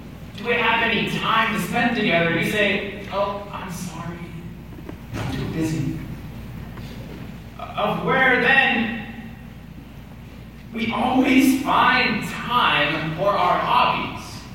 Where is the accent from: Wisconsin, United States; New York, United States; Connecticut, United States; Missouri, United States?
Wisconsin, United States; See, I come from Wisconsin. And I live in the area, the western side, I call it the pretty side, okay? The western side of Wisconsin, where there's rolling hills and everything